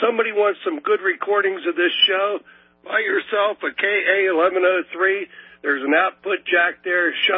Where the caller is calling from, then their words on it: Pittsburgh, Pennsylvania, United States; Illuminati territory, right out of Pittsburgh.